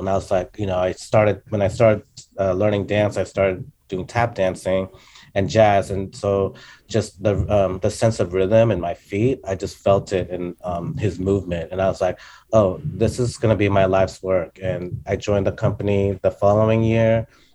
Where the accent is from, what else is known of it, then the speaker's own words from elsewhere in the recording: California, United States; So I'm from the Bay Area. I auditioned for the Alvin Ailey School in Berkeley, California.